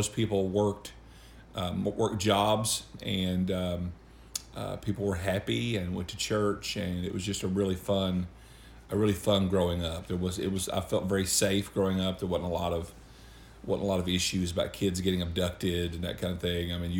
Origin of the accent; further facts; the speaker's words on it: Panko, Kentucky, United States; also born or lived in Hyden; I grew up in rural southeastern Kentucky, in northeast Clay County, a little community called Panko, just a very small little community of families and homes there